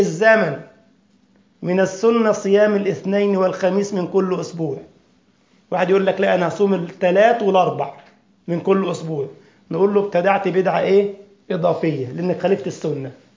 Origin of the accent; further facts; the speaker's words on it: Egypt; ده طلع واحد مجنون اخر في عندنا في مصر يقول لك ويجوز الأضحية بالدجاج.